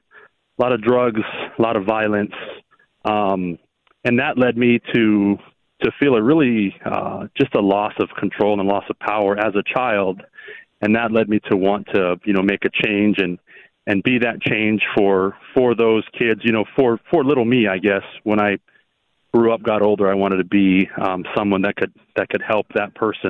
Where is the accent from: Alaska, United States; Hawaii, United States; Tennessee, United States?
Hawaii, United States; now in Tucson, United States; 2005, and I originally started with the Pima County Sheriff's Department here in Tucson as a deputy. I was born and raised in Hawaii